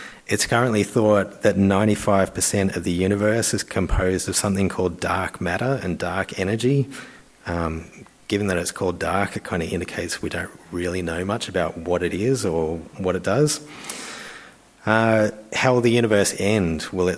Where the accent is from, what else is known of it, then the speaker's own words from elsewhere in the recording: Australia; we need to try and read it like an ancient Israelite and not come to it as an Australian from 2026 with our sort of modern ideas and modern questions.